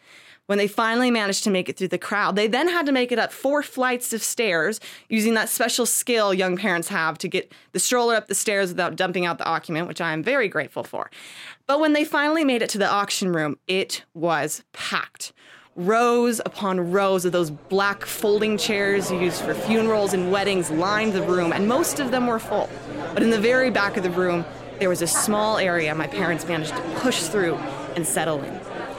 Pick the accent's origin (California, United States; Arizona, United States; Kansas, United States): Arizona, United States; Phoenix